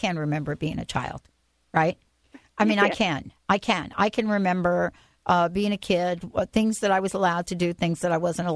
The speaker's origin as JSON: {"language": "English", "town": "Bronx", "region": "New York", "country": "United States", "tie": "born or raised there", "said": "Or, I grew up in the Bronx."}